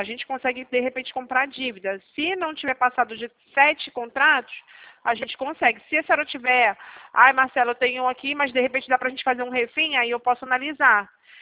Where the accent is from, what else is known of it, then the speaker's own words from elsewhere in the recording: Rio de Janeiro, Brazil; somos do Rio.